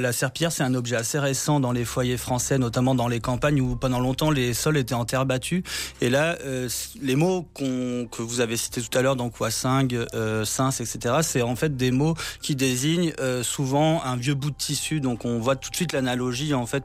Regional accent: Auvergne-Rhône-Alpes, France; Chez moi, en Savoie, ça s'appelle une panosse.

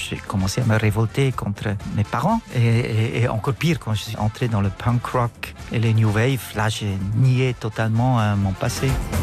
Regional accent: Bern, Switzerland; On est des Suisses, ça veut dire qu'on a une façon de beaucoup discuter. On est des Bernois, on gueule pas vraiment.

